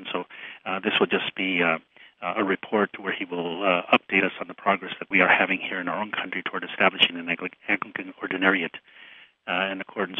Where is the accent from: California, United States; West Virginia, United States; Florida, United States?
California, United States; Los Angeles; You know, I'm from Los Angeles. We have so many Mexican people there